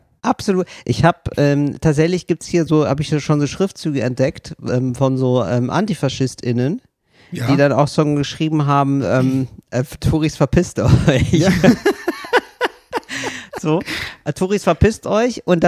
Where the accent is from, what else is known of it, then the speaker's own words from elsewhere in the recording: Berlin, Germany; ich rede da als Berliner.